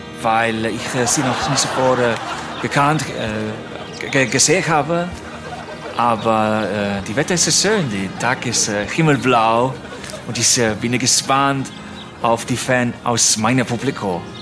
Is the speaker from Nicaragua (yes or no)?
no; Argentina; born there; German is a second language; Ja, ich bin geboren in die Argentina.